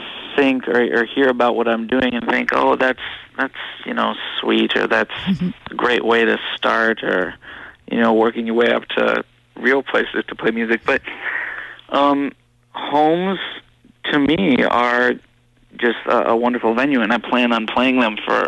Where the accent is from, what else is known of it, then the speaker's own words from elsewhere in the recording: New York City, New York, United States; Mostly, you know, growing up in New York as a kid, you walk around and see people playing things all over the city that strike a chord